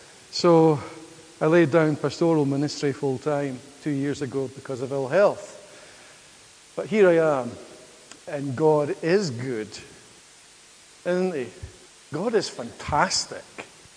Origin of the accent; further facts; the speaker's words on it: Aberdeen, Scotland, United Kingdom; moved away; I come from Aberdeen in the glorious promised land of Scotland. And we've been in Northern Ireland now for 11 years.